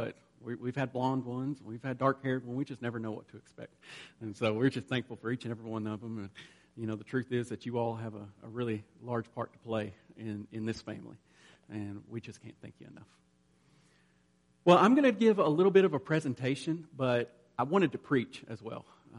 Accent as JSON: {"language": "English", "town": "Lexington", "region": "Kentucky", "country": "United States", "said": "And I'm from Lexington, Kentucky, and began to attend Boyce College."}